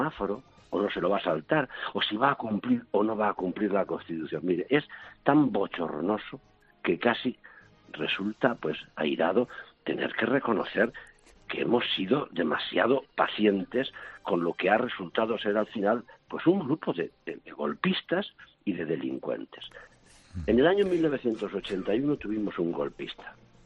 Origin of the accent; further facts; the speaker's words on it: Castilla-La Mancha, Spain; En mi tierra también sufrimos aquel centralismo limitador. Cuando yo tomé posesión, en Castilla-La Mancha había 16% de analfabetos.